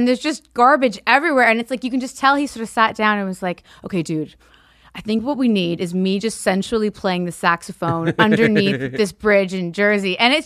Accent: Toronto, Ontario, Canada; now in Brooklyn, United States; I'm from Toronto.

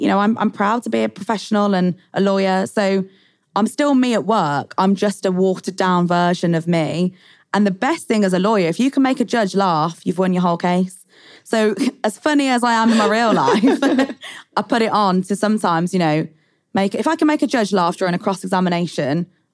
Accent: Birmingham, West Midlands, United Kingdom; accent: Birmingham; I'm a very proud Brummie, but whether it's because the school I went to and I was the most Brummie in my class by far, I have toned down my Birmingham accent subconsciously.

